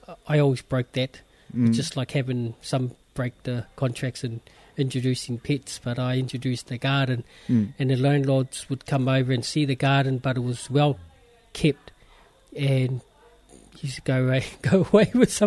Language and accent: English; Manurewa, Auckland, New Zealand; I was born and raised in Manurewa, South Auckland. So yes, city boy.